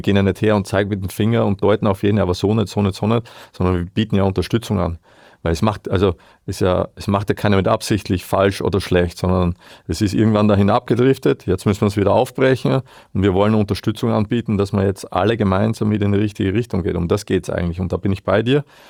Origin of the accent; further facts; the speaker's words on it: Burgenland, Austria; ich war ja noch so verrückt bei uns im Burgenland, weil wir ja langgezogen sind. Wir mussten zweimal in der Woche nach Eisenstadt hochfahren und Wahnsinn.